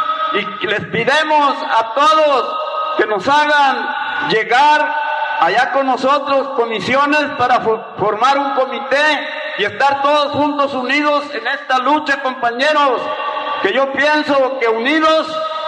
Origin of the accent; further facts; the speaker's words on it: Nayarit, Mexico; Vengo de la presa de Las Cruces.